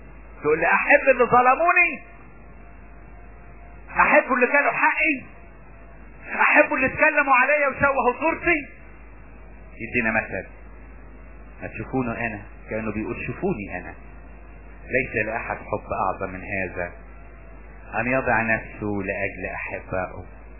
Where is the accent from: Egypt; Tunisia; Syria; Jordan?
Egypt; Asyut, Asyut Governorate; عندنا في اسيوط في حد الزعف وهم بيبيعوا الزعف